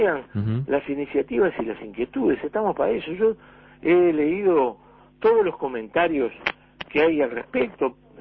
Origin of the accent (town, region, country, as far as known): Uruguay